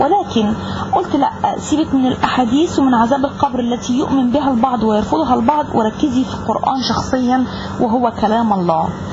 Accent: Egypt; من مصر، نشأت وتربيت في أسرة مسلمة ملتزمة مثقفة بالإسلام

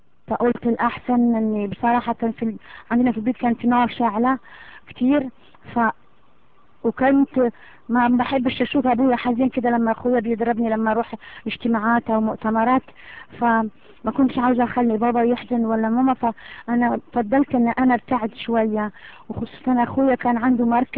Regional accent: Algiers, Algiers Province, Algeria; ولدت في الجزائر العاصمه، وكبرت وعشت هناك كتير، ومن عيله طبعا مسلمه.

